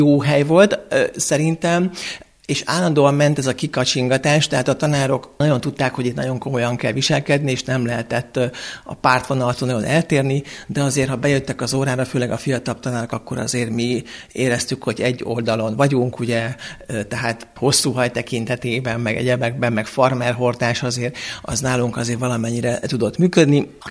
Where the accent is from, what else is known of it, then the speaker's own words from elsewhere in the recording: Budapest, Hungary; Egyrészt nem Budán születtem, hanem Budapesten, illetve pesti oldalon, tehát hogy mondom, mi a tisztviselőtelepen laktunk.